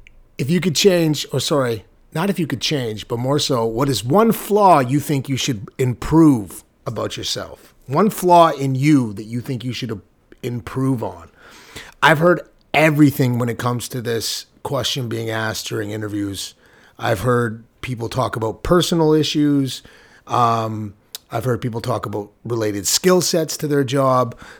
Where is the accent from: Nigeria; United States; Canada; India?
Canada; Vancouver, British Columbia; I'm from Vancouver, Canada.